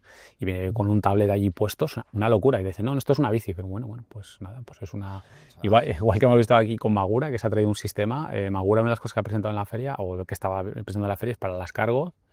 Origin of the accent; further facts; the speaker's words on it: Spain; nosotros como españoles